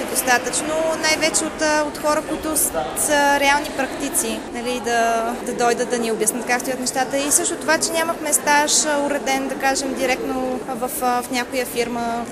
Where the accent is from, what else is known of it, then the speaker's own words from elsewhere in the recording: Varna, Varna Province, Bulgaria; особено в града, в който аз живея, съм от Варна